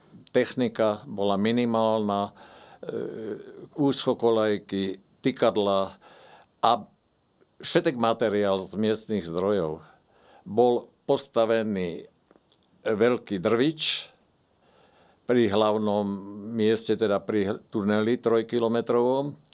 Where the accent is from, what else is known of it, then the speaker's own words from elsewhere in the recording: Trenčín Region, Slovakia; ako otec bol lesák, tak sme sa stiahovali na štyroch miestach. A boli sme z Bojníc do Hájov, to je pri Prievidzi, pri Čiavši, kde sa medvede pohybujú.